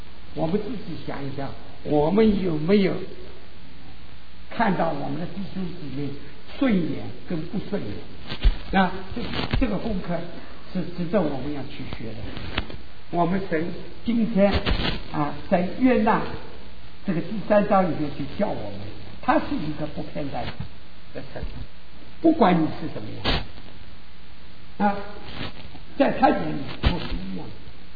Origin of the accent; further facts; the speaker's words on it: Shanghai, China; 大家都知道我是上海人，很多上海人说另眼会看待人